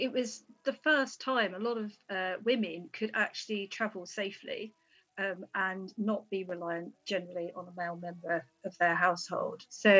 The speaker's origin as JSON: {"language": "English", "region": "London", "country": "United Kingdom", "tie": "born or raised there", "said": "I grew up in London, and even though we have fabulous public transport in London, I was cycling from a very early age."}